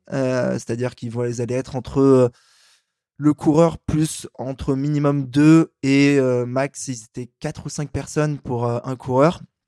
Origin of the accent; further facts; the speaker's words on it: Paris, Île-de-France, France; Moi, je suis un Parisien qui prend le métro, qui est mon pass Navigo